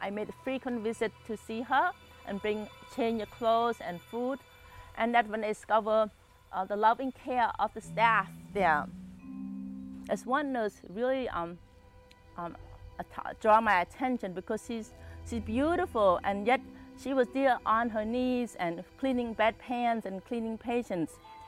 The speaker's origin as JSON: {"language": "English", "country": "Cambodia", "tie": "born or raised there", "said": "Growing up in Cambodia as a child, life was good. We had everything that we need. We live in a middle class family."}